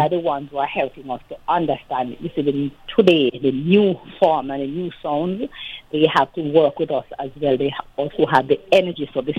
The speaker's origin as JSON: {"language": "English", "country": "Jamaica", "said": "again, as a Jamaican form, we have not done enough work"}